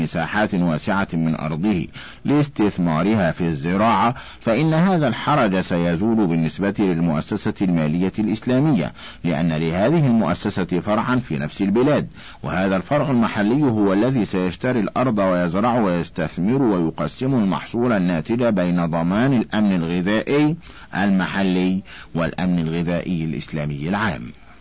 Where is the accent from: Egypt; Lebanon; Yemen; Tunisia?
Egypt; وأنا من ناحية القلب والفكر سوداني وسعودي وكويتي بقدر ما أنا مصري.